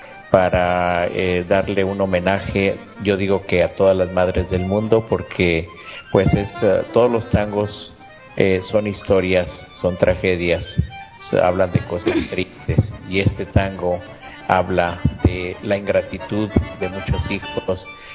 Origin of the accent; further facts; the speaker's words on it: Chihuahua, Mexico; now in Chicago, United States; Soy del estado de Chihuahua, soy chihuahuense, así es. Radicando en la ciudad de los vientos acá en Chicago.